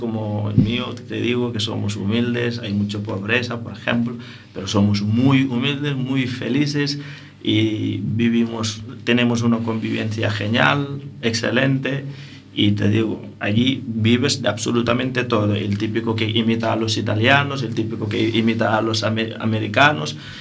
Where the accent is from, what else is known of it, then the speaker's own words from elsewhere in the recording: Dakar, Senegal; now in Coruña, Spain; Dakar, la capital, que son 10, donde soy yo exactamente, se llama Piquine.